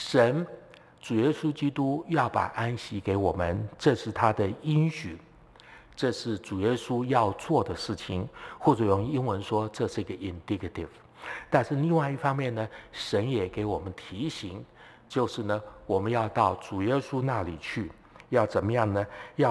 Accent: southern Taiwan, Taiwan; 我在台湾南部的乡下长大，那以前常常看到有一些这个水牛就拖着这个车子

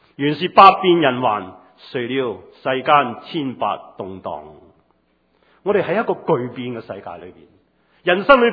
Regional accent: New Territories, Hong Kong; now in United States; 我是新界长大，很多时候种嘢，去到美国我都去后院那里种菜，所以我不需要买菜

